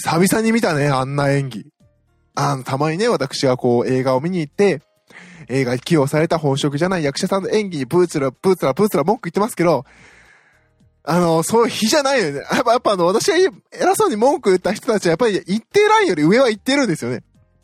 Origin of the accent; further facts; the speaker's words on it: Osaka, Japan; 私もね、大阪出身なので